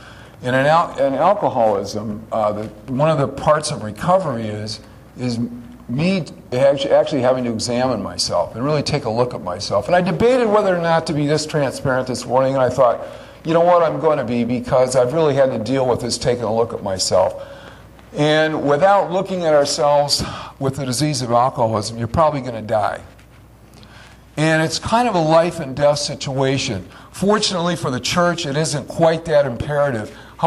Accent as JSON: {"language": "English", "town": "Detroit", "region": "Michigan", "country": "United States", "tie": "born or raised there", "said": "When I was a little guy, I was raised in Detroit, and we lived on a street called Lockerbie Road."}